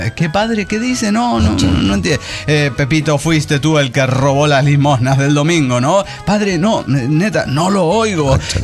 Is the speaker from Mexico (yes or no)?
no; Málaga, Andalusia, Spain; de Málaga, España.